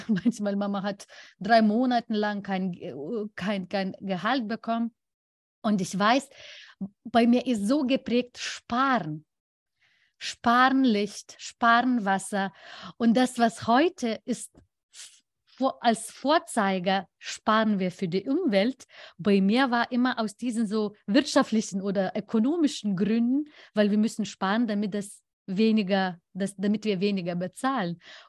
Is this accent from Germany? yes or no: no; New York, United States; German is a second language; wenn in meiner Heimatstadt in New York, meine, waren im Norden, wenigstens in diesem Region, eine der besten Secondhand-Läden.